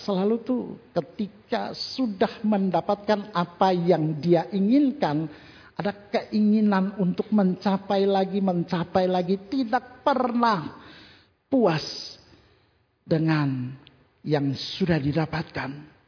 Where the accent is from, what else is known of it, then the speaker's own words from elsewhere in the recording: Ambon, Maluku, Indonesia; ketika saya balik pulang mudik ke kampung halaman saya di Ambon